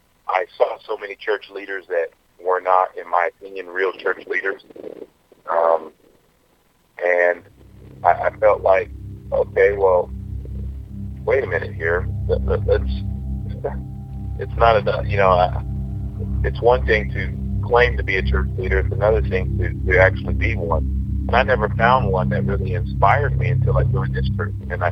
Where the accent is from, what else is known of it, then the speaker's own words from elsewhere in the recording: St Albans, East of England, United Kingdom; you're from London and I'm from St. Albans. You're Igbo and I'm Yoruba. You're American and I'm English.